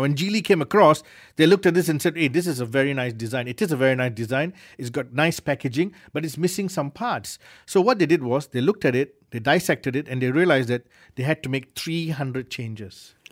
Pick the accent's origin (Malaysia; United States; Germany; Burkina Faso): Malaysia; I'm Malaysian and I love being Malaysian.